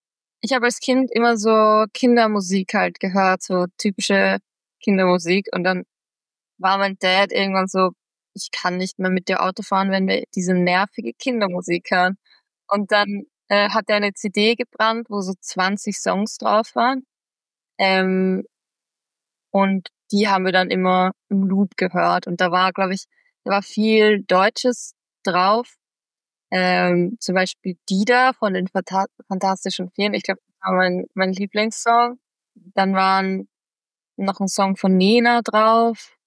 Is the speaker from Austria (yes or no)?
yes; Lower Austria, Austria; ich komme aus einem Dorf in Niederösterreich und habe aber meine ganze Jugend eigentlich in Wien verbracht und auch meine Kindheit auch.